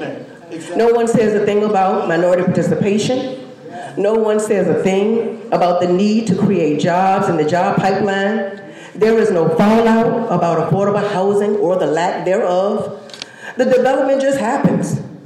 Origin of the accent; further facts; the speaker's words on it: Richmond, Virginia, United States; I was born in Richmond, I was born at Richmond Memorial Hospital, lived on the north side on Fort Wayne Lane.